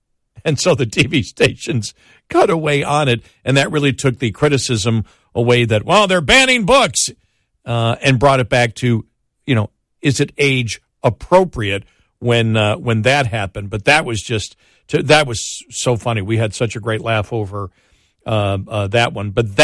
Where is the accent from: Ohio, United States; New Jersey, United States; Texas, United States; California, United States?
Texas, United States; as we know because we're from Texas, is not a conservative publication at all.